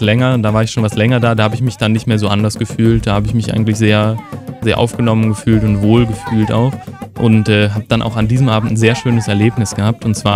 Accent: Cologne, North Rhine-Westphalia, Germany

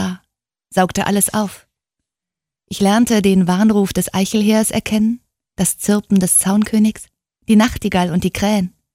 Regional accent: Darmstadt, Hesse, Germany; in Darmstadt, wo ich aufgewachsen bin

